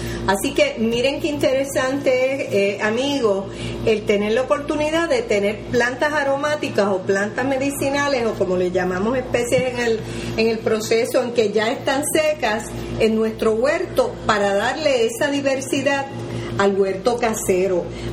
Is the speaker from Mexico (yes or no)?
no; Utuado, Puerto Rico; Yo soy del municipio de Utuado